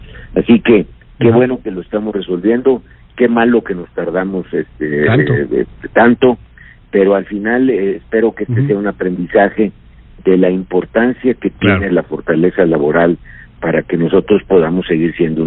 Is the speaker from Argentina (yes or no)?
no; Mexico; lo hemos defendido más que como empresarios, como mexicanos